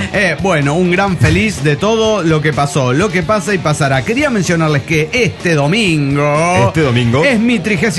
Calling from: Dallas, Texas, United States; de Dallas, Texas.

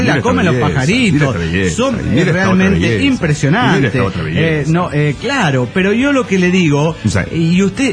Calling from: Chetumal, Quintana Roo, Mexico; de Chetumal, Quintana Roo.

